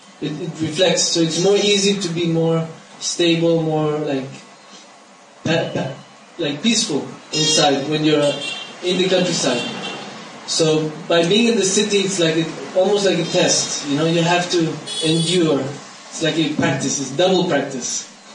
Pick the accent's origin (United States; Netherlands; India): India; English is a second language; But because I grew up in India, so, you know, it's like, it's also my country, you know?